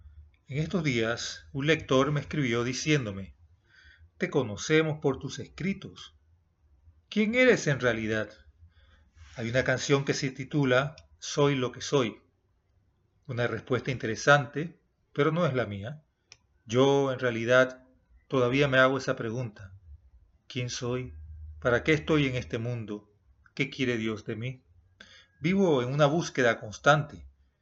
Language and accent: Spanish; Colón, Panama; born there; Nací en Colón, una de las 10 provincias de Panamá, una ciudad costera llena de historia, de la cual han surgido grandes pensadores y escritores. Siempre me he sentido colonense.